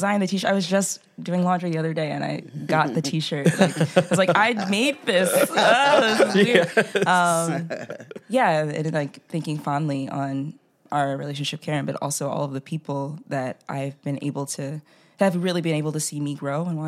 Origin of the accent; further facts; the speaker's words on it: Philadelphia, Pennsylvania, United States; And because I'm born and raised in Southwest Philadelphia and have lived all over the city since, you know, moving out of my parents' home.